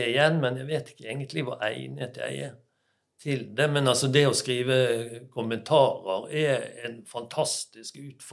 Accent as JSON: {"language": "Norwegian", "town": "Bergen", "region": "Vestland", "country": "Norway", "said": "Det var morsomt, og som bergenser er det mulig."}